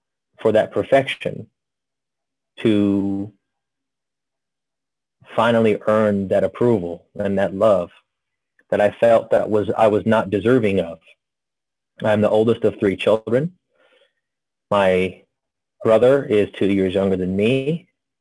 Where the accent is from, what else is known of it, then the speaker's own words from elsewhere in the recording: California, United States; also born or lived in Tennessee; it was after I had moved from Tennessee to California. I'm originally from California.